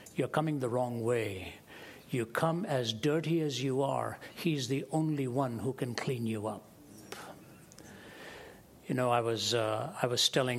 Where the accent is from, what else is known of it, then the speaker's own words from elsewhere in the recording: Delhi, India; also born or lived in Kerala / Chennai; My dad was from Kerala. He spoke Malayalam. My mother was from Chennai. She spoke Tamil. I was raised in Delhi, so I was raised speaking Hindi. I speak Hindi and I speak Tamil. Very comfortable in Hindi, quite comfortable understanding Tamil.